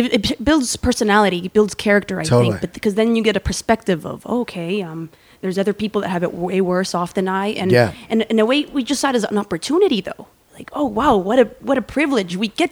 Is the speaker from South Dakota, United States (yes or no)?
no; Denver, Colorado, United States; born there; I was born in Denver. My mom and my father moved to the States so I could be born there.